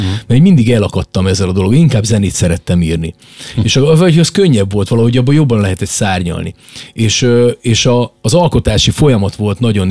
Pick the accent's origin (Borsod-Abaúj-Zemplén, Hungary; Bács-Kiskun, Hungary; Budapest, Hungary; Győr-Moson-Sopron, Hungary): Borsod-Abaúj-Zemplén, Hungary; Onga; miskolci származású, vagy pontosan ongai. Miskolc melletti faluból származom